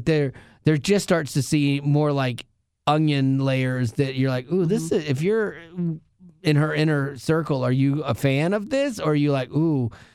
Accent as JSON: {"language": "English", "town": "Anaheim", "region": "California", "country": "United States", "tie": "born or raised there", "said": "I grew up in Anaheim."}